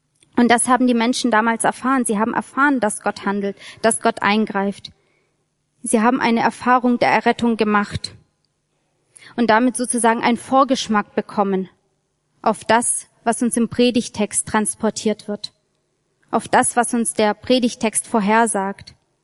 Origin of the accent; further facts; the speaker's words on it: Baden-Württemberg, Germany; ich komme aus dem Schwäbischen